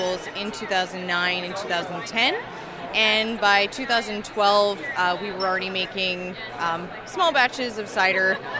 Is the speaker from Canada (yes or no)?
yes; Oliver, British Columbia, Canada; I was born and raised in Orchard in Oliver. My family is from Portugal, actually. So I'm a half generation.